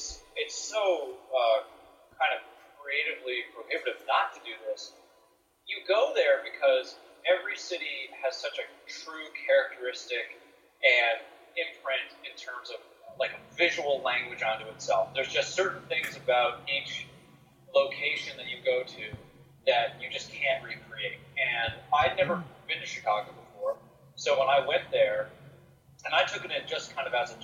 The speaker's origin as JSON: {"language": "English", "town": "Toronto", "region": "Ontario", "country": "Canada", "tie": "born or raised there", "said": "watching the Toronto Raptors, my hometown team, win"}